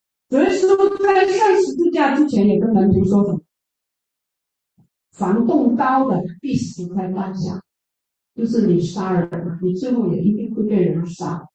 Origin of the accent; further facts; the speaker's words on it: Hainan, China; 我的老家海南那边，我们是吃猪血、鸭血，吃的还很香啊。